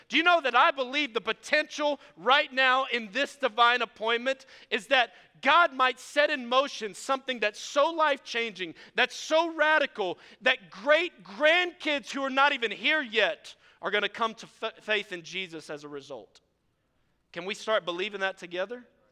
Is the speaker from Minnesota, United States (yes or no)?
no; New Orleans, Louisiana, United States; I'm a Cajun African American redneck. And so I got a whole lot of mixture up here, and so I apologize for whatever comes out, but I could probably relate to anybody here. And so growing up in the city of New Orleans